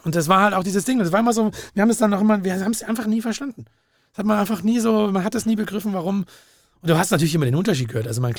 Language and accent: German; Langenargen, Baden-Württemberg, Germany; Ich komme aus Langenargen.